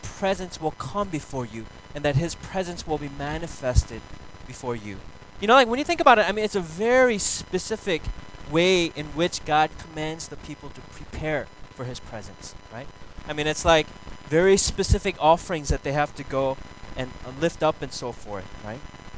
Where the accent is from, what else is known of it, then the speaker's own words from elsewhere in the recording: Minnesota, United States; I grew up in Minnesota, so everyone around me was blue eyes and blonde hair.